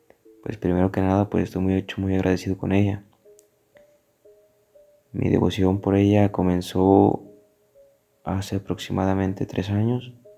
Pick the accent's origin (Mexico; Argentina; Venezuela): Mexico; Zacatecas; tengo 20 años, soy originario de Zacatecas. Orgullosamente soy un devoto más de la Santísima Muerte, mi niña blanca.